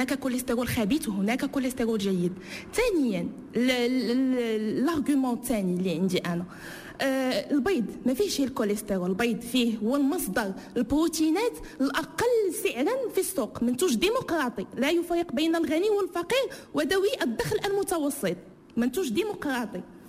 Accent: Morocco; وحنا مغاربه وكنبغيو الخير

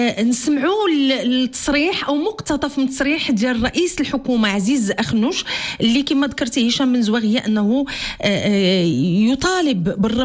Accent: Morocco; طبعا اللي هذا الارتفاع اللي أثر علينا جميع كمغاربة

